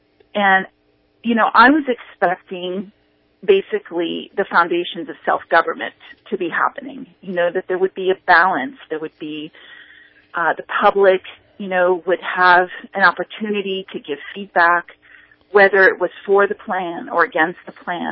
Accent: California, United States; Well, I'm from Southern California, so I'm.

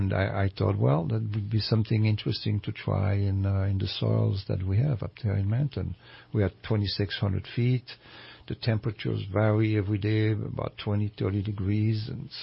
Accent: Geneva, Switzerland; also born or lived in Lausanne; I come from the Rhone Valley. I grew up in Geneva, Lausanne, around the Lake Geneva, Lake Léman.

